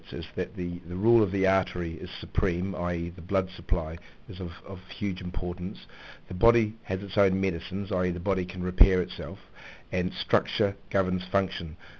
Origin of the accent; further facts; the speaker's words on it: Auckland, New Zealand; moved away as an adult; now in United Kingdom; I'm from Auckland in New Zealand.